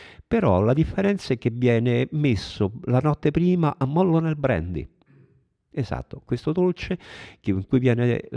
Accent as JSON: {"language": "Italian", "town": "Rome", "region": "Lazio", "country": "Italy", "said": "io almeno come romano"}